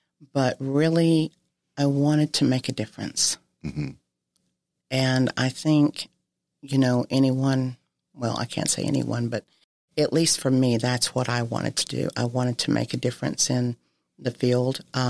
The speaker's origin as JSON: {"language": "English", "town": "Winnsboro", "region": "Texas", "country": "United States", "tie": "born or raised there", "said": "Well, I grew up in Winnsboro, Texas, or just outside of Winnsboro, Texas, in a community called Pleasant Grove."}